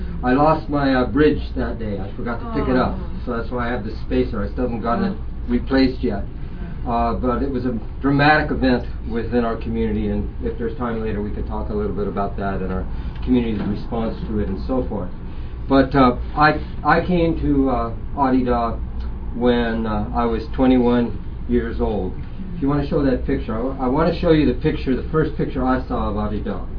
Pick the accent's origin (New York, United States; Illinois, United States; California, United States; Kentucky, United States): California, United States; Los Angeles; I grew up in Los Angeles with bikini beach parties and the whole scene.